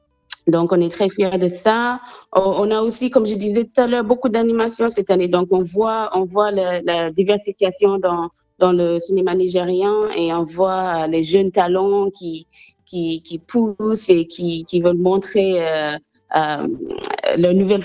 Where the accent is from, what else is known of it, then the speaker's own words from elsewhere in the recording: Jamaica; also born or lived in France; J'ai grandi en Jamaïque et puis j'ai fait mes études en France